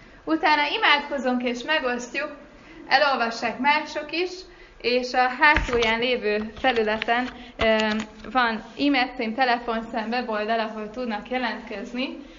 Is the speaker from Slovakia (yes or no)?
no; Budapest, Hungary; én budapesti vagyok